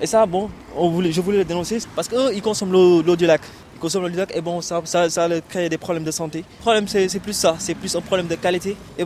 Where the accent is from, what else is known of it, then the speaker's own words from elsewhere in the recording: Senegal; j'ai 23 ans. Bon, je suis du Sénégal et puis bon, j'étudie le droit.